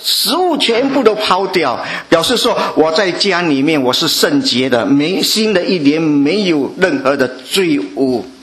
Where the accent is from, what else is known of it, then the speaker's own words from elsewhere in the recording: China; 我们中国人的风俗习惯，一年结束的时候，我们将会来一个大扫除。